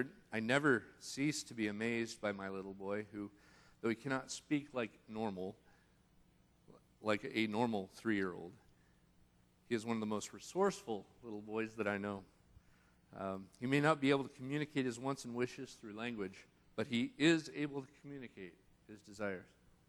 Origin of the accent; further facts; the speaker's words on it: Kansas, United States; I wouldn't know what to do because I grew up here in Kansas.